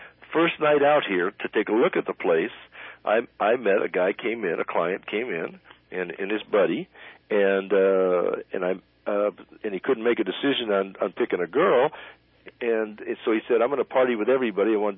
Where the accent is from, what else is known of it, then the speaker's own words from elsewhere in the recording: Phoenix, Arizona, United States; Phoenix, Arizona. Born in Phoenix, World War II parents.